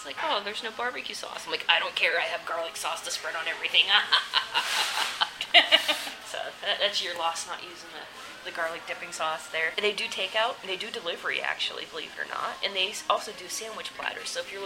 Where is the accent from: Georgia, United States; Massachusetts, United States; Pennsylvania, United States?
Pennsylvania, United States; Ambridge; Like growing up in the Ambridge area, we had some bakeries downtown that did really good bakery stuff.